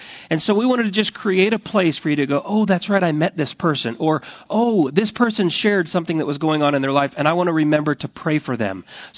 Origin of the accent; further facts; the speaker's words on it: Rapid City, South Dakota, United States; I grew up in South Dakota for my elementary years in Rapid City, South Dakota.